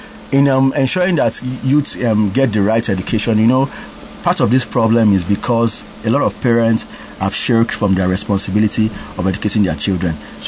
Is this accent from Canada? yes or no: no; Ejigbo, Osun, Nigeria; But if I see that I'm from Ejigbo local government and I say, okay, you know what, let me find time, maybe once a month or once in 2 months, I want to be going back home.